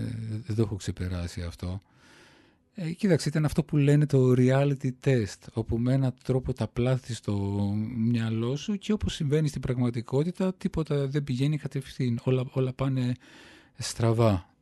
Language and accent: Greek; Thessaloniki, Central Macedonia, Greece; now in Athens, Greece; Γεννήθηκα στην Αθήνα. Η οικογένεια δημιουργήθηκε εδώ. Έπειτα μεταφερθήκαμε παρά τη θέλησή μας. Εγώ ήμουν βρέφος, ο αδελφός μου λίγο μεγαλύτερος, στη Θεσσαλονίκη. Εκεί μεγαλώσαμε. Εκεί έμεινα μέχρι τα 30 μου. Και εγκαταστάθηκα ξανά εδώ το 1999.